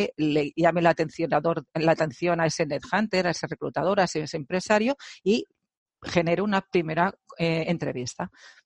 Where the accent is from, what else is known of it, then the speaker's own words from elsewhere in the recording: Catalonia, Spain; Aquí en el Penedès, que es mi tierra es el Penedès, cerca de Barcelona